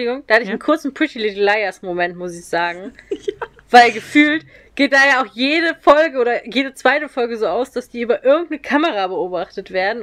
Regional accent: Rhineland, Germany; dieses Gebiet des Rheinlands als meine Heimat. So, da muss aber jetzt nicht meine Stadt, in der ich geboren und aufgewachsen bin, zwingend sein.

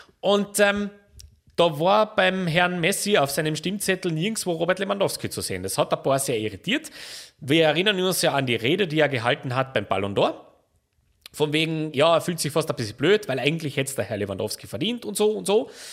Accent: Austria; da können wir als Österreicher schon ein bisschen stolz sein

